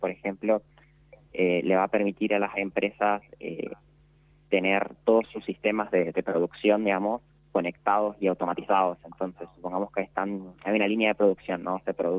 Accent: Las Lomitas, Formosa, Argentina; now in Resistencia, Argentina; yo personalmente soy de Las Lomitas, Formosa, pero estoy viviendo acá en Resistencia desde el 2017.

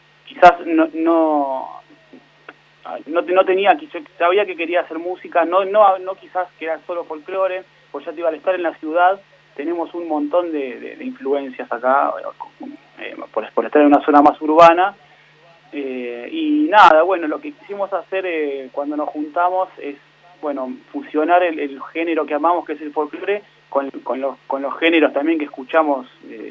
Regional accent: Buenos Aires, Argentina; Bueno, nosotros somos los cuatro de la ciudad de Buenos Aires.

